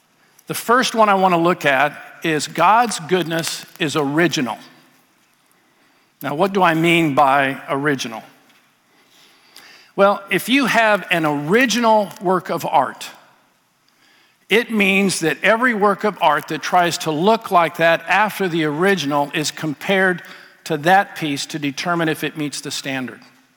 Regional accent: Oregon, United States; And growing up in Oregon, we had a lot of rain

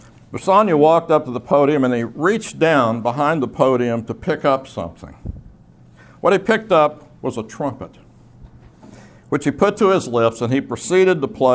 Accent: Oklahoma City, Oklahoma, United States; You know, Linda and I grew up in Oklahoma City.

